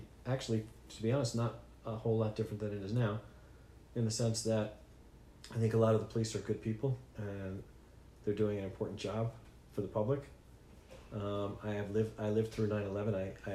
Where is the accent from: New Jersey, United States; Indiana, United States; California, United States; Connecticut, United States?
New Jersey, United States; Teaneck; born there; also born or lived in New York; I was born in Teaneck, New Jersey, and I've lived, for the most part, in New York my whole life.